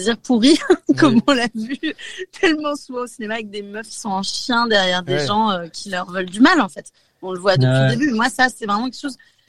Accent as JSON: {"language": "French", "town": "Nantes", "region": "Pays de la Loire", "country": "France", "said": "je suis une vieille Nantaise quand même, je suis de Nantes"}